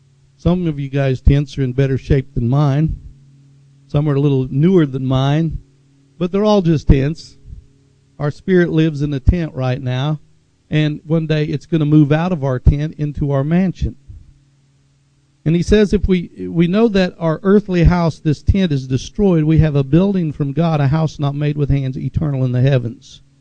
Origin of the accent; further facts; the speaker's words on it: Tulsa, Oklahoma, United States; Growing up in West Tulsa in an area called Oakhurst, we had an outhouse, you know.